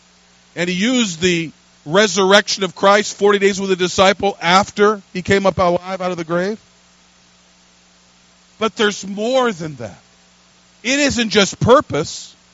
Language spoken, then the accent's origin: English; Pacific Northwest, United States; I'm from the Pacific Northwest.